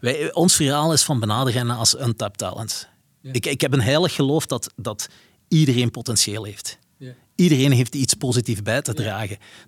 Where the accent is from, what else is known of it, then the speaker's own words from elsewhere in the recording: Flanders, Belgium; Ik van België. Toen kreeg ik de vraag, zit je een Wal of een Vlaming? Ik zei, ik ben Vlaming.